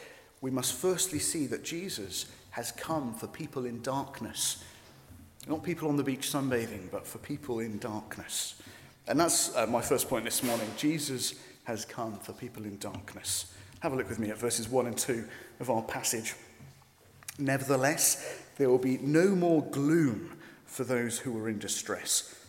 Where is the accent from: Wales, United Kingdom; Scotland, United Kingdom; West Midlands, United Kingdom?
Wales, United Kingdom; as a Welshman